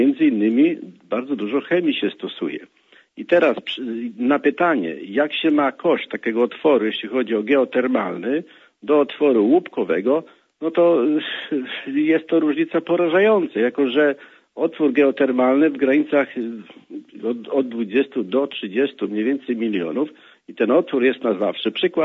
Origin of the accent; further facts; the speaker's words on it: Pomeranian Voivodeship, Poland; Otóż jestem z Pomorza